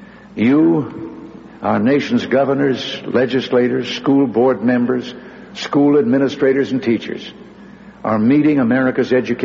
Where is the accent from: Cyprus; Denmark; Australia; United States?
United States; California; In my home state of California